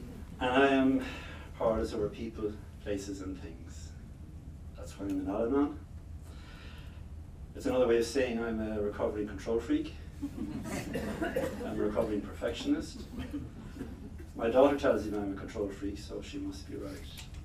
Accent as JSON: {"language": "English", "country": "Ireland", "tie": "born or raised there", "said": "So I'm not that old. So I was born in 1953 in Ireland."}